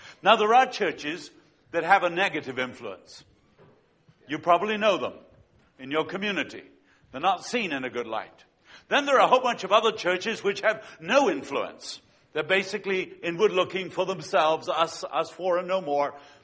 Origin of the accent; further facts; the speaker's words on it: Uruguay; born there; English is a second language; It's a Scottish name, even though I was born in Uruguay, Latin America, to Argentine parents.